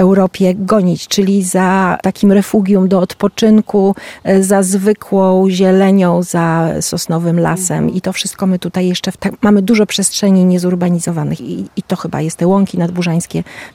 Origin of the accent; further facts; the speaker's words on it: Warmian-Masurian Voivodeship, Poland; u nas w okolicach na Warmii, skąd pochodzę, glina.